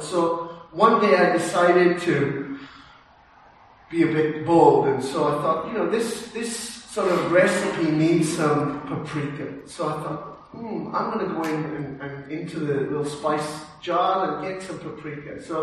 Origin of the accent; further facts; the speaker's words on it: Wales, United Kingdom; And so coming from the UK, I know some of you thought my accent was from Tasmania, but no, I'm originally from Wales.